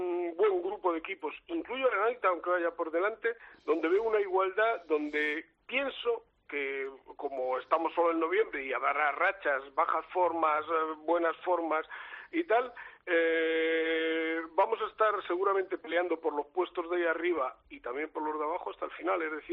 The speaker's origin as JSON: {"language": "Spanish", "region": "Castilla-La Mancha", "country": "Spain", "said": "además es de la región castellano-manchega, que yo soy castellano-manchega."}